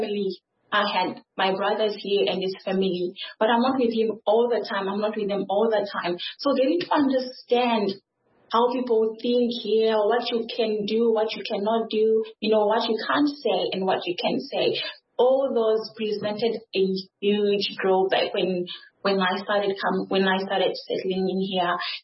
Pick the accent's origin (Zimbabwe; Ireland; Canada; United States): Zimbabwe; moved away as an adult; Now, I grew up in Zimbabwe.